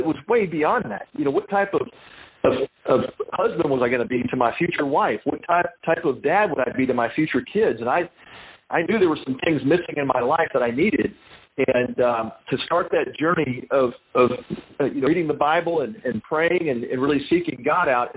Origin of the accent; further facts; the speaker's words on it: Texas, United States; I was raised in Texas. So, you know, I've always thought, you know, Catholics were Catholics, Jews were Jews, and most Texans were Baptists.